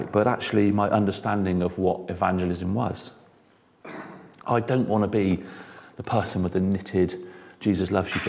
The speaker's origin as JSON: {"language": "English", "town": "Kingswood", "region": "South West England", "country": "United Kingdom", "tie": "born or raised there", "said": "I grew up in Kingswood, not far from here"}